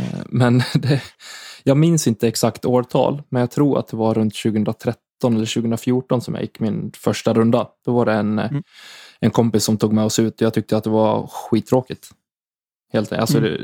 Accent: Falun, Dalarna County, Sweden; now in Umeå, Sweden; Nej, jag är från Falun, från grunden.

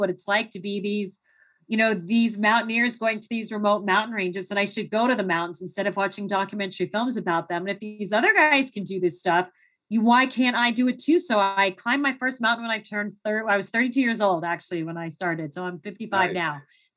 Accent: Phoenix, Arizona, United States; growing up in Phoenix, I didn't have any warm clothes or anything.

